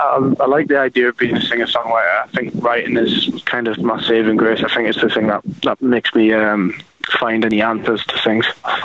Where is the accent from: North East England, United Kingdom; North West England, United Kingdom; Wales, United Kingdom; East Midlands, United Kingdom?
North East England, United Kingdom; the TV show Jersey Shore got replicated on this side of the Atlantic from my hometown, and it was called Geordie Shore.